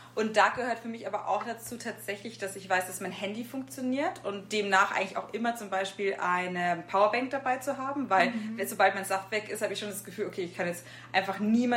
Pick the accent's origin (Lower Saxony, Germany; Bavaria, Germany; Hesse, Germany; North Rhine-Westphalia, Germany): Bavaria, Germany; Regensburg; now in Munich, Germany; ich bin 33 Jahre alt, ich komme aus München, ursprünglich aus Regensburg, aber ich lebe schon sehr, sehr lange in München